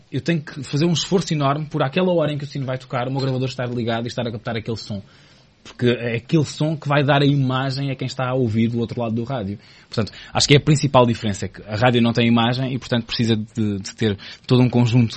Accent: Luso, Aveiro, Portugal; also born or lived in Bragança; eu estive 7 anos em Bragança e depois tinha uma vontade enorme de voltar porque eu sou daqui do distrito de Aveiro, sou do Luso

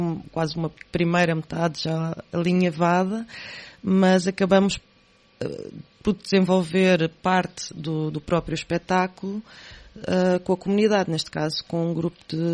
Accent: Lisbon, Portugal; Sou de Lisboa.

